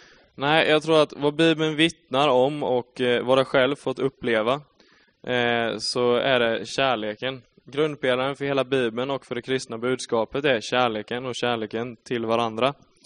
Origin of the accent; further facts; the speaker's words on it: Skillingaryd, Jönköping County, Sweden; Jag är född och uppvuxen här i Skillingaryd. Just nu så jobbar jag på industri och som lärarvikarie på högstadiet här borta bland annat.